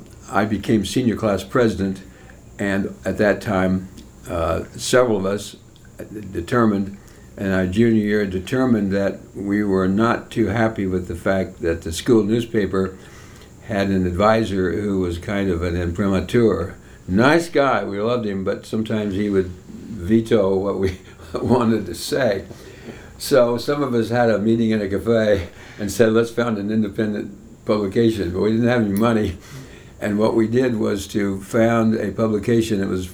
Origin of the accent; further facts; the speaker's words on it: Mesa, Arizona, United States; born there; I was born in Mesa, Arizona, a semi-suburb of Phoenix, Arizona, in April 28, 1932.